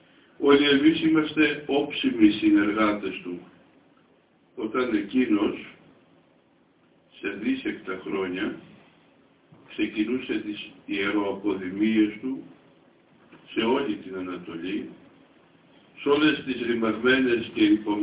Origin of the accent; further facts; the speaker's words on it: Mytilene, North Aegean, Greece; born there; διότι γεννήθηκα στην Μυτιλήνη από πρόσφυγες προγόνους.